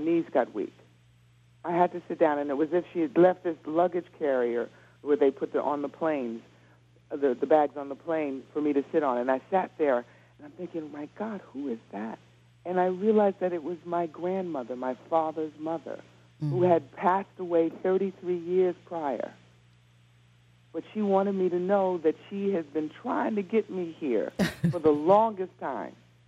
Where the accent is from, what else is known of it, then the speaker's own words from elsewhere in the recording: New York City, New York, United States; born there; I mean, city life was not for me, and I was born in New York City.